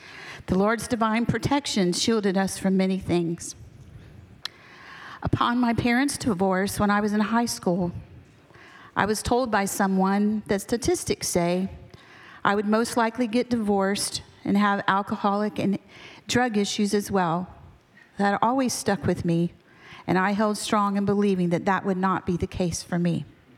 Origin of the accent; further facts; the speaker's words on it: Orlando, Florida, United States; I was born and raised in Orlando. I am what they call a true Floridian.